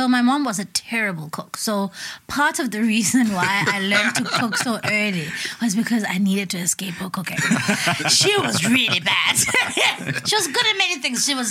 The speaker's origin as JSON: {"language": "English", "town": "Kwamdink", "country": "South Africa", "said": "First of all, I come from Kwamdink, the home of legends."}